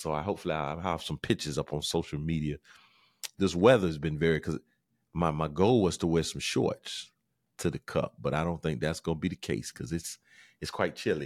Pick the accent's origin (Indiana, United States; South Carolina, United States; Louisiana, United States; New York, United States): South Carolina, United States; Camden; the Carolina Cup, which is from my hometown in Camden.